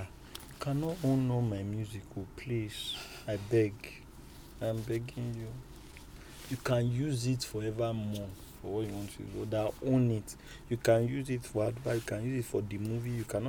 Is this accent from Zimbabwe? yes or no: no; Nigeria; as a composer born and bred in Nigeria